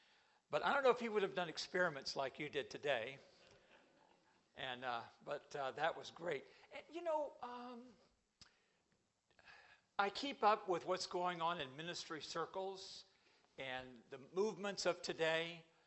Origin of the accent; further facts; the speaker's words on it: Washington Court House, Ohio, United States; As I mentioned, I come from Central Ohio, a little town called Washington Courthouse. It's just south of Columbus on the way to Cincinnati, and a town of about 16,000 people. It's an agricultural county.